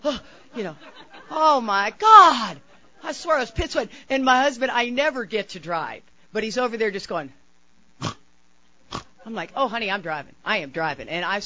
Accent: Texas, United States; I am from Texas. My layer is a shirt and a bra.

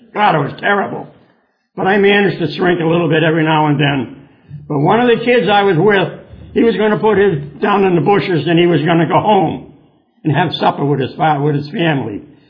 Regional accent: Charlestown, Massachusetts, United States; moved away as an adult; But I come from a little town, and I just had a movie about the town I come from. The name of it was Town, and that's Charlestown, where I come from.

